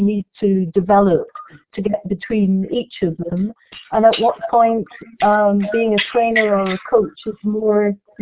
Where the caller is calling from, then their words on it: Jersey; I'm contacting you from Jersey and looking really forward to taking part in the EVO sessions.